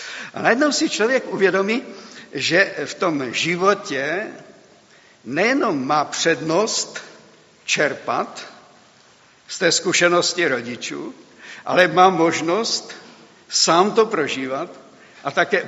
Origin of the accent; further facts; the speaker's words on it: Moravian-Silesian Region, Czechia; born there; protože já jsem se narodil na Těšínsku